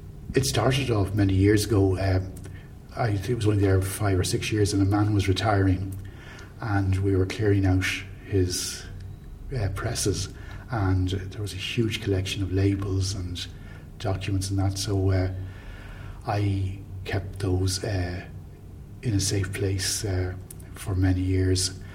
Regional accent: Clontarf, Leinster, Ireland; Well, I was born in Clontarf and grew up in Clontarf.

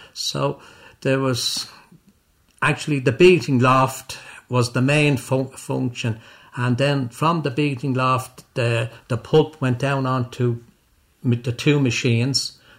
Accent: Dublin, Leinster, Ireland; I was born on the Nace Road, up beside where the Green Isle Hotel is now. That was all green fields.

